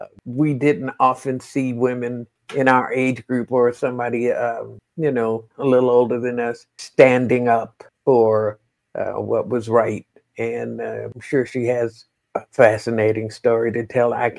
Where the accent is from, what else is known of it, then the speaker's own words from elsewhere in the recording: United States; But I grew up in America in the 50s and 60s when there wasn't a whole lot of representation.